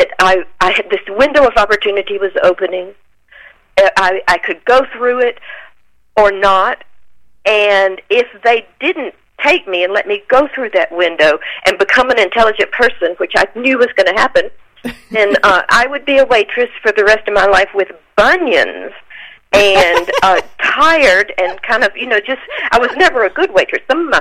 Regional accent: Mississippi, United States; now in Tennessee, United States; I was raised in Mississippi. I now live in Tennessee, and snow was just an occasional wonder.

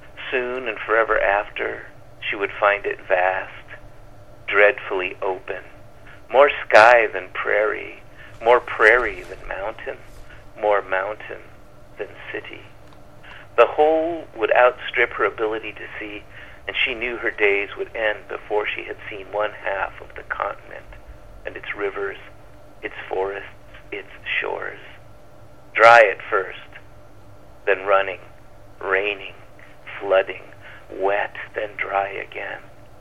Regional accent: Tijuana, Baja California, Mexico; He said, where are you from? I said, Tijuana.

